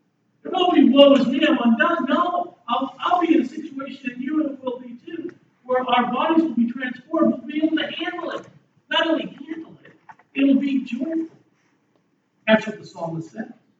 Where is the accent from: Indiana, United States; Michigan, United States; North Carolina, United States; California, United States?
California, United States; Anaheim; I grew up in Anaheim, California. I could stand on my driveway in the summer at 9 o'clock in the evening and look to my left, and I could see the fireworks at Disneyland